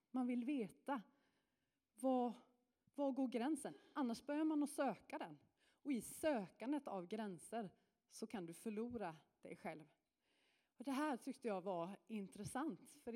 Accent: Norrland, Sweden; Jag är född och uppvuxen i Norrland.

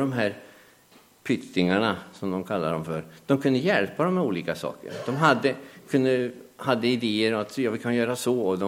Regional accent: Wallonia, Belgium; now in Sweden; då var någon som kom från Vallonien i Belgien. Det är därifrån vi kommer.

